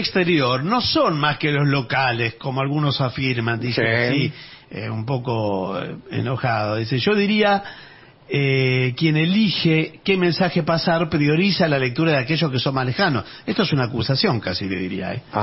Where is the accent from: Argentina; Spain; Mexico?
Argentina; Córdoba; de Córdoba.